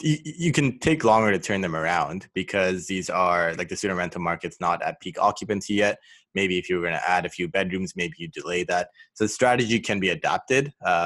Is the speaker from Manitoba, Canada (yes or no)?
no; Toronto, Ontario, Canada; I'm an investor from Toronto.